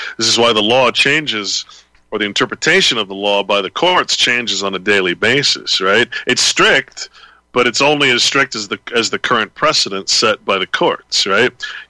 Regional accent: California, United States; born there; I was born in California

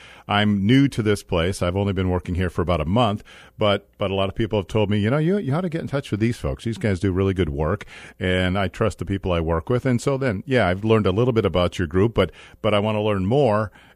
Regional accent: Detroit, Michigan, United States; See, I'm from Detroit originally.

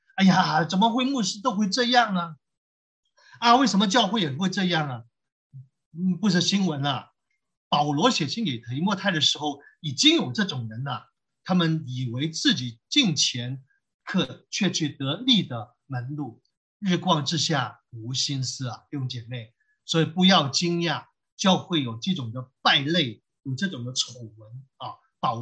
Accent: China; 但我们中国人真的很庸俗啊。

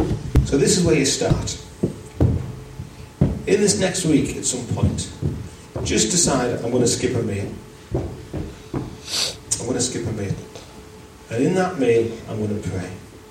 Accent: United Kingdom; We're British. We are from a feasting culture.

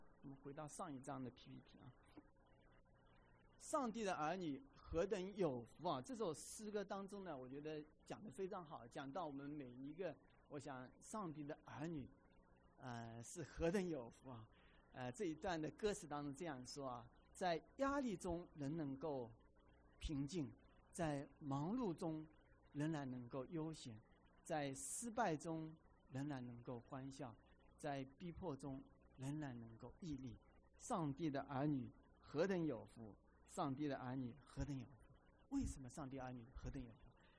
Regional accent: China; 这个福字啊，我们中国人很喜欢说福，对吧？

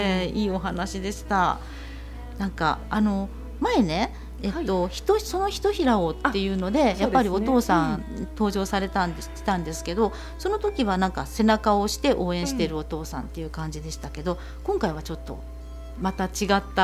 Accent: Kansai, Japan; 関西人なんで突っ込ましてもらうと

